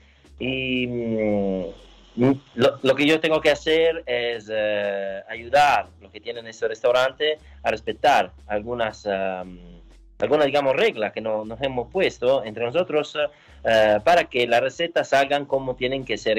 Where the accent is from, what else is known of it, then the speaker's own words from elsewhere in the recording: Italy; Spanish is a second language; nosotros como italiana, como embajada italiana